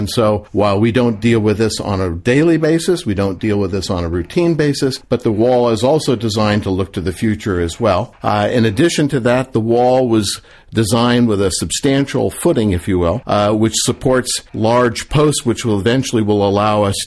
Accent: San Francisco, California, United States; I grew up in San Francisco and started sailing on San Francisco Bay as a teenager.

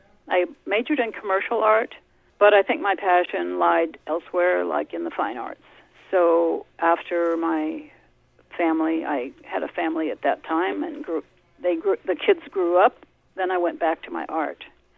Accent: Portland, Oregon, United States; now in California, United States; Originally, I'm from Oregon, born in Portland. But when my dad was transferred down to California, I am now a Californian.

